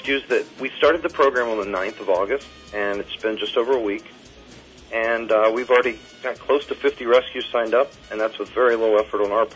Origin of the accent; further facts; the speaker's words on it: Cincinnati, Ohio, United States; accent: Cincinnati; I'm not from New York. That's the second time you've said that. That's a Cincinnati accent.